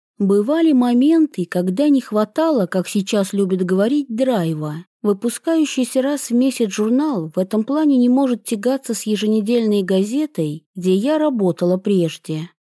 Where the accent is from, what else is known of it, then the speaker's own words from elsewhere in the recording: Yagodnoye, Tatarstan, Russia; now in Kazan, Russia; Моя малая родина – небольшой поселок Ягодное в одном из примыкающих к Казани районов. От города его отделяют 80 километров. Путь лежит через Волгу.